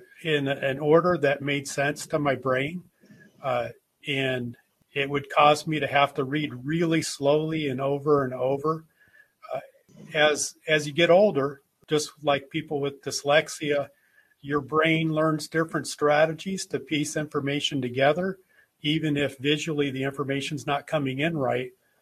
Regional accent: Santa Clarita, California, United States; I'm from the LA area, so I've lived in the Los Angeles area my whole life. I grew up in Santa Clarita

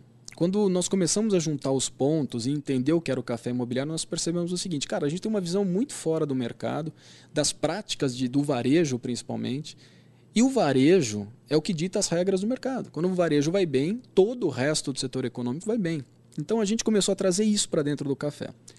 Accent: Campinas, São Paulo, Brazil; eu sou de Campinas.

